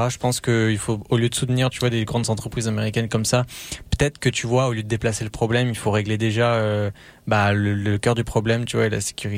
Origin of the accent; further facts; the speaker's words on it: France; parce que en tant que français forcément moi je trouve que les transports en commun sont plutôt safe